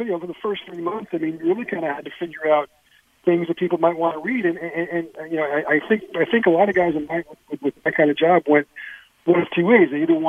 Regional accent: New York, United States; born there

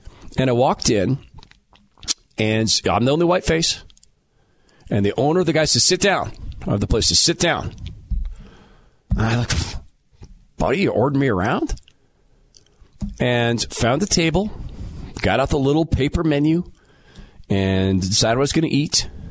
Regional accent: Spokane, Washington, United States; I grew up in Spokane, Washington, in the Valley. In my school, I knew two black people.

